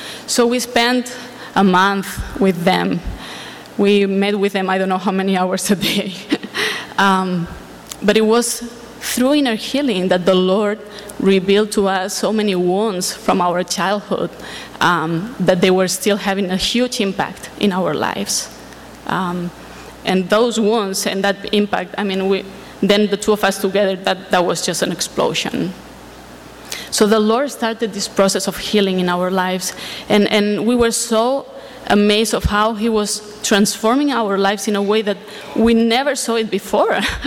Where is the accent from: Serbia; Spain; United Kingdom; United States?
Spain; English is a second language; I'm from Spain. So we met in a mission conference, and we have been living in Spain for the last 10 years of our lives.